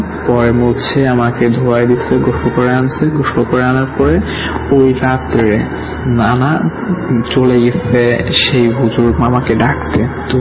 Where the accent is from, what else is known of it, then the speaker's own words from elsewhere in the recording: Faridpur, Dhaka Division, Bangladesh; born there; আমার জন্ম হয় ফরিদপুরে কোন এক গ্রামে, আমার নানু বাড়িতে।